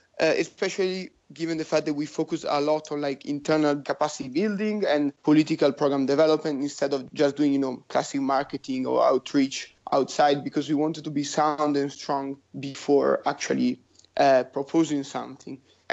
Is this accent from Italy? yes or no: yes; Italy; English is a second language; So I grew up as an Italian in a European context.